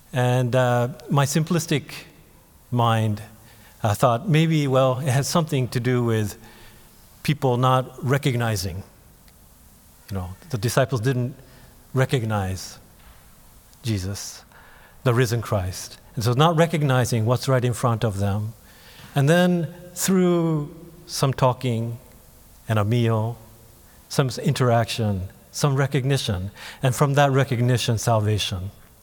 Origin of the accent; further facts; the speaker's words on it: Japan; When I was growing up in Japan, my mom is Japanese from Buddhist family, my dad is from the UK, so we'd also go to St. Albans Church in Tokyo, there's an Anglican church.